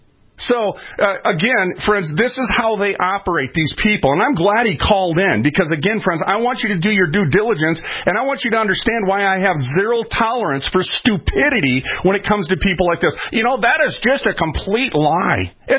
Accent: United States; Oh, okay. Well, I'm from America. Do forgive me.

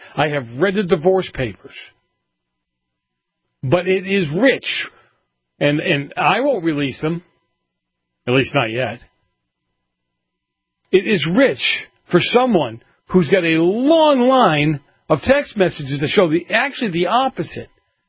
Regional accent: Massachusetts, United States; And it was in Massachusetts, figured it'd be my home state to figure out how to make this happen.

